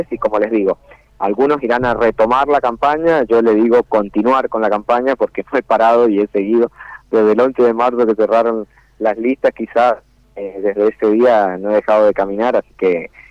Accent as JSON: {"language": "Spanish", "town": "Lavalle", "country": "Argentina", "said": "como lavallino y como argentino, puedo llegar a decirlo"}